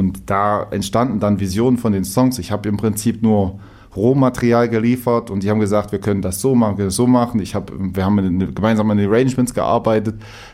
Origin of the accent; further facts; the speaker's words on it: Saxony-Anhalt, Germany; bei uns in der Heimat, also ich komme aus Sachsen-Anhalt, komme aus so einem kleinen Kaff